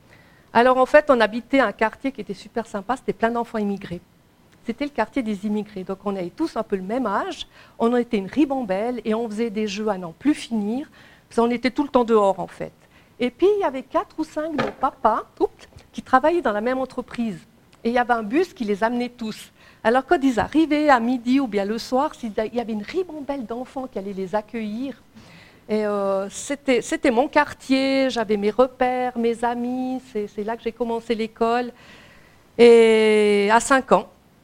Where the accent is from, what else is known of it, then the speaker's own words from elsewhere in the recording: Switzerland; born there; Ben non, je suis suisse puisque je suis née en Suisse.